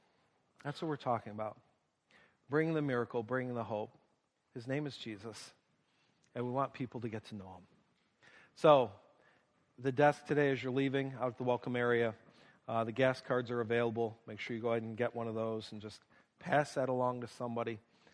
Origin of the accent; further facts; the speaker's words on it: Buffalo, New York, United States; some of you don't know, I'm from Buffalo. We don't close, all right?